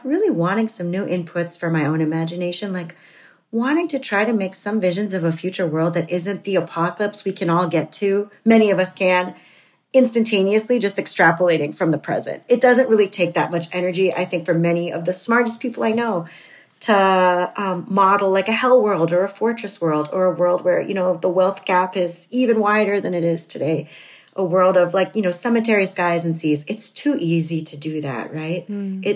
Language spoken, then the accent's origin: English; Florida, United States; But I grew up in near the Everglades in urban South Florida.